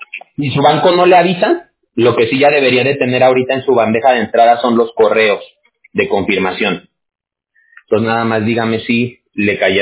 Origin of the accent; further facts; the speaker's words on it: Mexico; now in United States; Yo soy mexicano